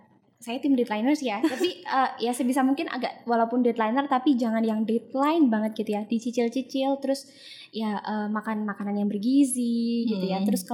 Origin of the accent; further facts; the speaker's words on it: Magelang, Central Java, Indonesia; Kan kalau semisal di daerah saya, di Magelang itu kan ada Nuzulul Quran.